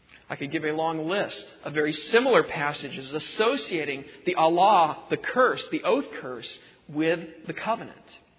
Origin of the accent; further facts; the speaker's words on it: Los Angeles, California, United States; This is what you get for growing up in Los Angeles.